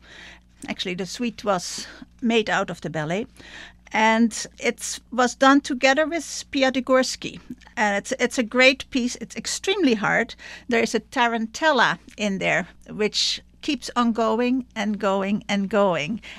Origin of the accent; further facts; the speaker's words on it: Netherlands; And I grew up in Holland.